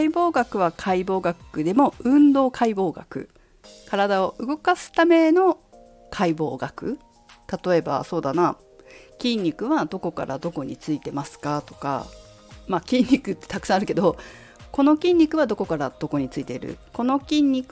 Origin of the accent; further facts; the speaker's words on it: Fukushima, Japan; 私ね福島市出身、福島県福島市出身なんですけど、イントネーションないんですよあんまり。